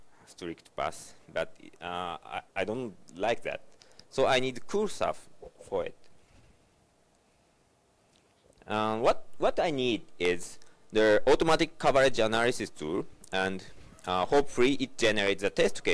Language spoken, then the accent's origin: English; Kanagawa, Japan; I'm from Kanagawa, next to Tokyo, Japan